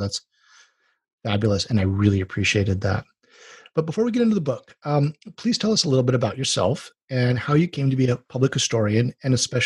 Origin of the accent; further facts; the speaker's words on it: Hawaii, United States; As you know, I'm from Hawaii.